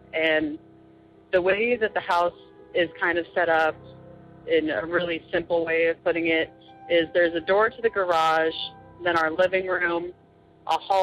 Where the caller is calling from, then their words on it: Arizona, United States; I'm from Arizona.